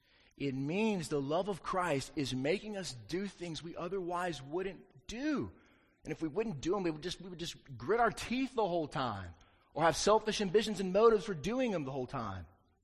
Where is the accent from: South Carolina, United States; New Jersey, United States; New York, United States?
South Carolina, United States; I grew up in South Carolina, and I know that Indiana is a dyed-in-the-wool basketball state, but south of the Mason-Dixon line, football is king, folks.